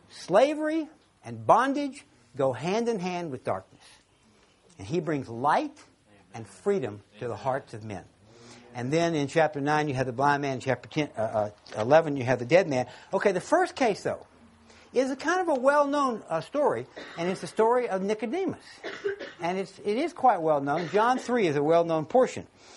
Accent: Louisiana, United States; I'm originally from Louisiana, that's where Kevin's from originally too.

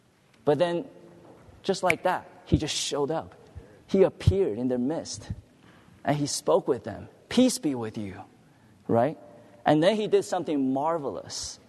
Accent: Diamond Bar, California, United States; I'm from Diamond Bar. By the way … I have to drive from Diamond Bar to Anaheim.

